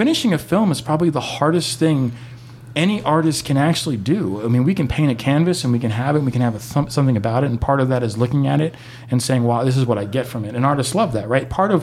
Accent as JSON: {"language": "English", "region": "Florida", "country": "United States", "tie": "born or raised there", "said": "I mean, I grew up in South Florida. We have it."}